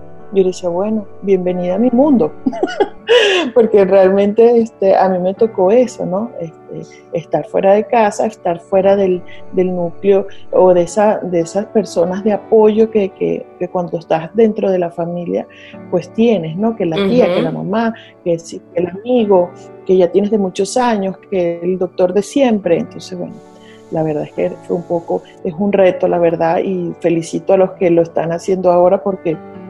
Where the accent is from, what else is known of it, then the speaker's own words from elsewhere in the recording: Venezuela; moved away as an adult; now in Mexico; yo, cuando salí de Venezuela, salí como licenciada en administración. Luego aquí en México me convertí en varias cosas